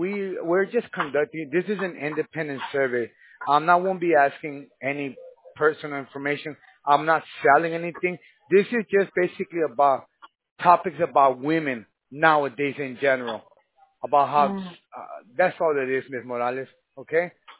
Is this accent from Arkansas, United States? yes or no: no; California, United States; born there; I was born in California, in San Gabriel Valley.